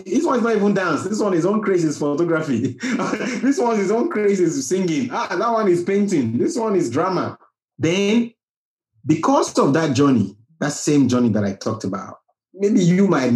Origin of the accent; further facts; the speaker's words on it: Lagos, Nigeria; because we grew up in Lagos. Everything is already cosmopolitan from the beginning.